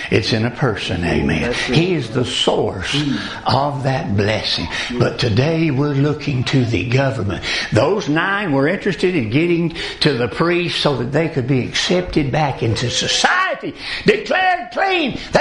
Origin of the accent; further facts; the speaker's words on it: Mississippi, United States; I'm from Mississippi, by the way. I was a firefighter for 30 years, a pastor for 15 of those years.